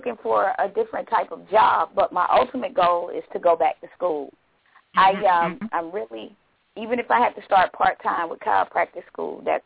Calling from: Georgia, United States; Sorry, I'm calling from Georgia.

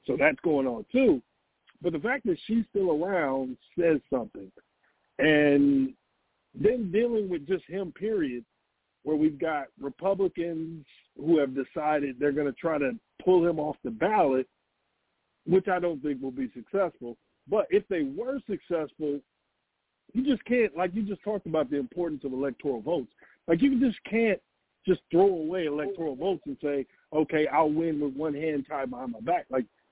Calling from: Atlanta, Georgia, United States; I'm in Atlanta, Georgia.

